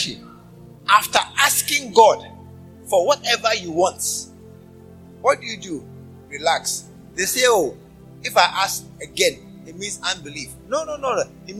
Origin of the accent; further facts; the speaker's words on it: Ghana; Because as a Ghanaian, for the first time, I've crossed the passport control, I've crossed security, I've crossed immigration.